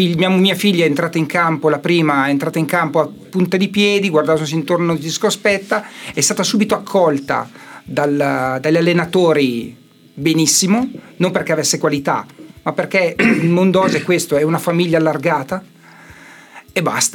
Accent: Saronno, Lombardy, Italy; sono di Saronno

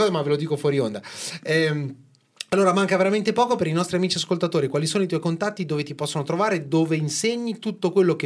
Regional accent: Apulia, Italy; No, io sono giù. Sono più salentino.

